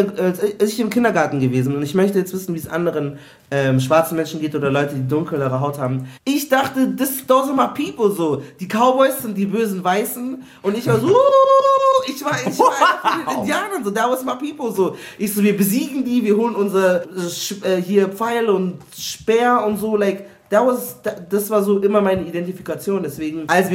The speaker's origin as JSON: {"language": "German", "town": "Munich", "region": "Bavaria", "country": "Germany", "said": "Aber ich bin auch aus München."}